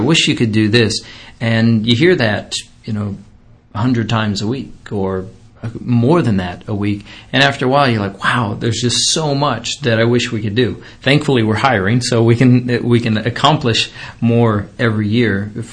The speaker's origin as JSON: {"language": "English", "region": "California", "country": "United States", "tie": "born or raised there", "lives_now": "Michigan, United States", "said": "Originally from California. I grew up out in the Bay Area, came out here for business school at the University of Michigan"}